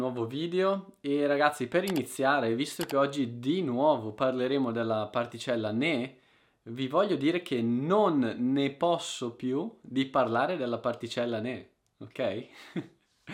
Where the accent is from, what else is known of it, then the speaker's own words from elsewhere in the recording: Lombardy, Italy; io che sono dalla Lombardia parlo in modo diverso rispetto a qualcuno che viene dal Lazio o dalla Campania o dalla Sicilia.